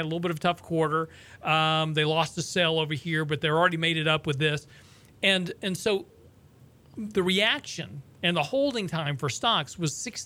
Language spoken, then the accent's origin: English; Lake Jackson, Texas, United States; He lived about 5 houses down. I grew up in Lake Jackson.